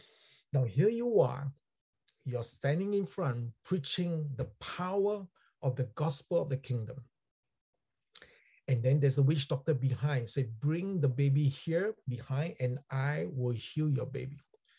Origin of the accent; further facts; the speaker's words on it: Singapore; I was still learning the language during that time, because I'm a Singaporean, not like Malaysian.